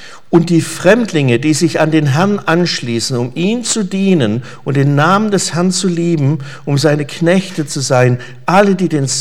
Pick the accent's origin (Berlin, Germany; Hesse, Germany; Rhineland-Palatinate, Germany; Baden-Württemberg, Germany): Baden-Württemberg, Germany; Und ich als Schwabe gelte auch als als Zugereister